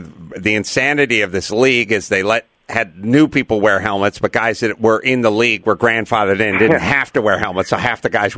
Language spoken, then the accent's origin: English; North Hollywood, California, United States; I'm from North Hollywood.